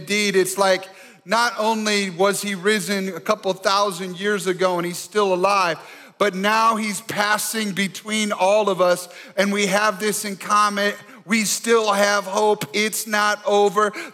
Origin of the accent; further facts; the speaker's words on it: Michigan, United States; Where I grew up in Michigan, everybody said, go blue, and everybody go blue.